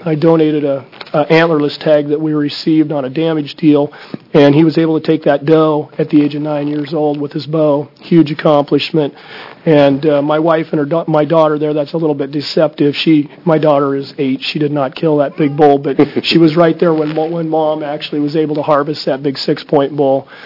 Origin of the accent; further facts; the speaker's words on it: Oregon, United States; I reside in Springfield, Oregon. I was born and raised in Oregon